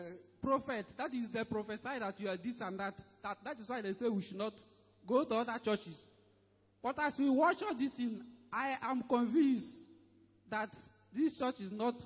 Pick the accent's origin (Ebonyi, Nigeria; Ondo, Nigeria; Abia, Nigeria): Ebonyi, Nigeria; This is my first time of coming here. I came from Ebonyi State.